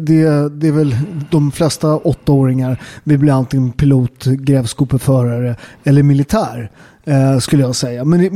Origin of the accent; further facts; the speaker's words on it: Väsby, Stockholm County, Sweden; Jag är från Väsby. Jag tror att det är rätt lika förorter. Det är miljonprogram långt utanför liksom Stockholm. Pendeltåg, vi är inte ens så tuffa som vi har tunnelbana. Och rätt mycket liksom invandrare av olika slag.